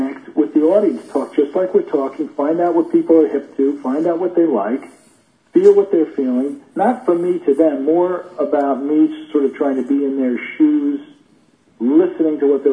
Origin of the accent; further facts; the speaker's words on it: Philadelphia, Pennsylvania, United States; I grew up in Philadelphia.